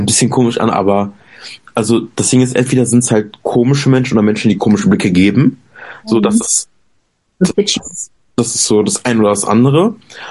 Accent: Oberhausen, North Rhine-Westphalia, Germany; Zum Beispiel bei uns in Oberhausen gibt es ein Zentrum

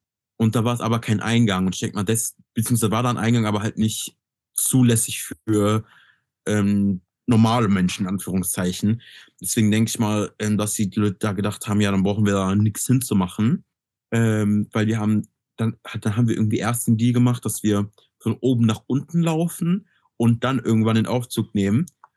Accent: Bottrop, North Rhine-Westphalia, Germany; also ich bin ja aus Bottrop, ne?

